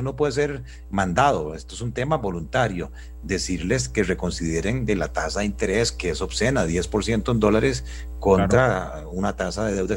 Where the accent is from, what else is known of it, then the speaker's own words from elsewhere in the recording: Paraíso, Cartago, Costa Rica; soy de Paraíso, y a mucho orgullo yo vengo de excusado de hueco